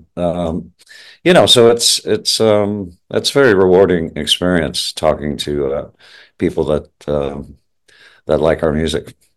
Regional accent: Kingston, Ontario, Canada; because I think we're from Kingston and we kind of whip in and play the horseshoe, but then take off to Sudbury or wherever.

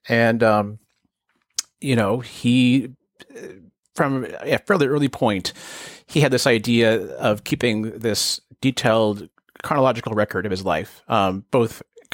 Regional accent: California, United States; So I grew up in the Bay Area, and I discovered him through the Whole Earth Catalog

